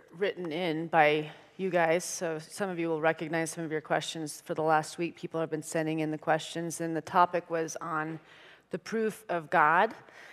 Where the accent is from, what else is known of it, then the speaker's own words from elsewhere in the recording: Boulder, Colorado, United States; I grew up here in Boulder, so it's hard to leave your whole life because everybody's here. A lot of us are still here.